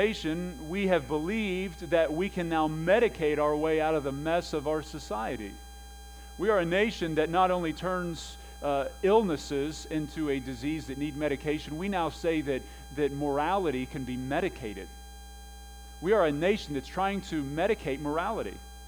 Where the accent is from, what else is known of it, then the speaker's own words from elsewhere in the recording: Wilmington, Ohio, United States; I grew up in Wilmington, Ohio, and I said it's different than what Xenia is. I said, I kind of grew up in the country a little bit, though